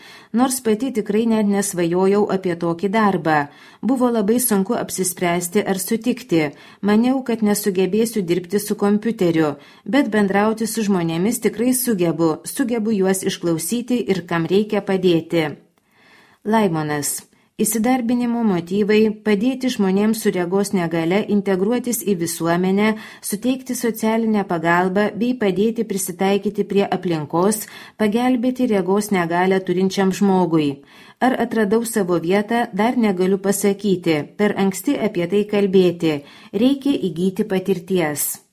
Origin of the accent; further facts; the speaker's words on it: Biržai, Panevėžys County, Lithuania; man 26 metai, esu iš Biržų